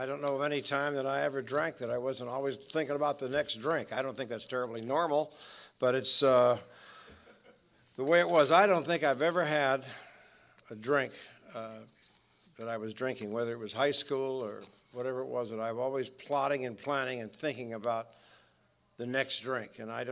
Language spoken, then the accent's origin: English; Los Angeles, California, United States; when I was growing up in West Los Angeles